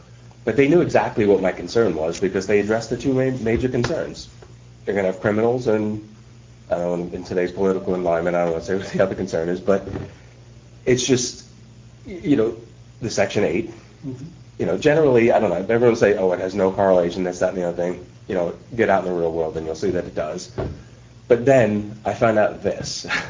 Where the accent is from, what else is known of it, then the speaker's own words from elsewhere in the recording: New York, United States; You probably can tell I grew up in New York.